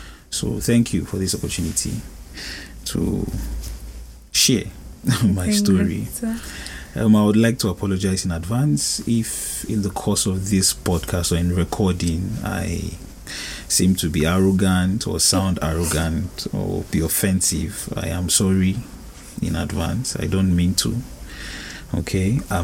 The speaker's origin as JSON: {"language": "English", "region": "Benue", "country": "Nigeria", "lives_now": "Moscow, Russia", "said": "I am a Nigerian from Benue State. I'm Thief by tribe."}